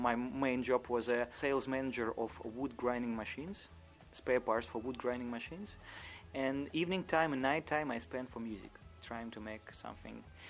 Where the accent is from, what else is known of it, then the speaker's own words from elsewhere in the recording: Moscow, Russia; I grew up in Moscow, Vykhino area. It's a criminal area, actually.